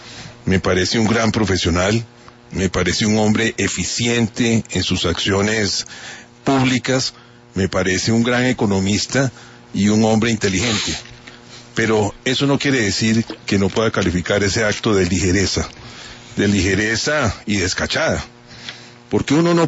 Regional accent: Colombia; casi que le pediría como colombiano excusas por esa frase

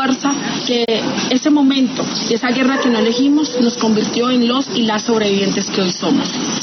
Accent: Colombia

